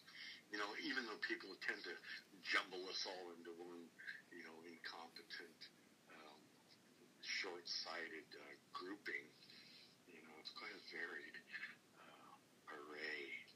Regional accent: Pendleton, Oregon, United States; I'm from Pendleton, right? They make blankets there.

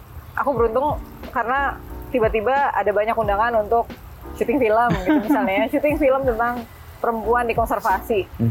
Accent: Aceh, Indonesia; keras kepala sebagai orang Aceh

